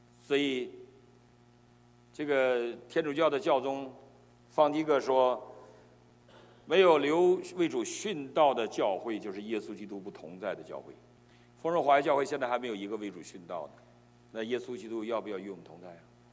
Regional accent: China; born there; 我们今天在座的可能都生在中国。 我生在中国，我生在一个不该出生的年代，我的年代是很苦的，生下来就挨饿，长大了就停课，毕业了就下乡，回城就没工作。

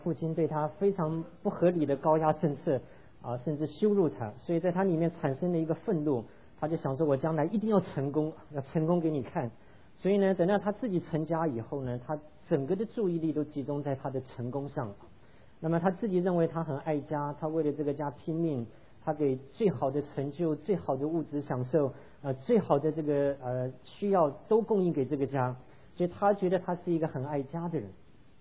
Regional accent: China; 因为我们中国人虽然是一个以父系为主的一个民族

